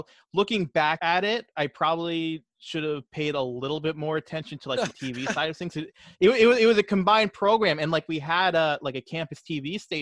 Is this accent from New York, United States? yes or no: yes; Long Island, New York, United States; Yeah, just going off the fact that I was from Long Island, I've been dubbed … from that point on.